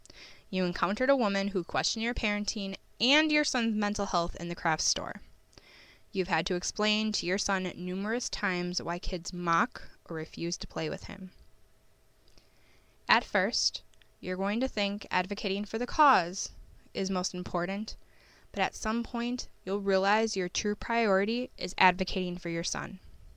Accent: Milwaukee, Wisconsin, United States; Having been born and raised in Milwaukee, I am proud to raise my child in the city that shaped me into the woman I am today.

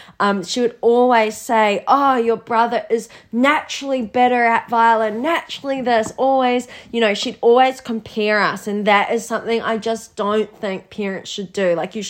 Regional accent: Blenheim, Marlborough, New Zealand; even the newspapers back where we grew up in Blenheim

